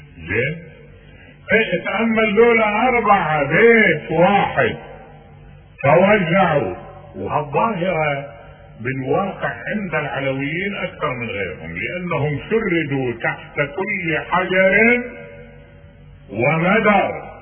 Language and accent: Arabic; Iraq; واحد انقتل ببا خمرة عندنا بالعراق